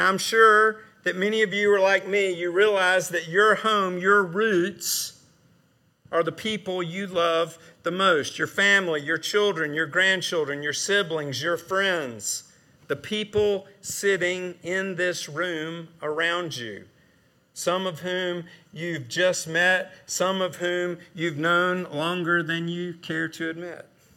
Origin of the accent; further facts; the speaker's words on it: Sumter, South Carolina, United States; I grew up in Sumter and I started going to Camp St. Christopher when I was 10 years old.